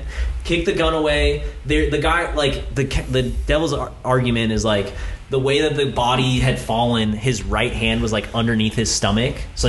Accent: Texas, United States; As like a Texan concealed carry guy too, you're waiting for that.

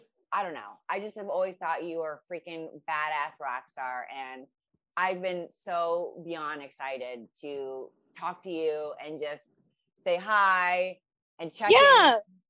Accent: Ohio, United States; now in Los Angeles, United States; Yeah. No. I'm from Ohio and now in LA.

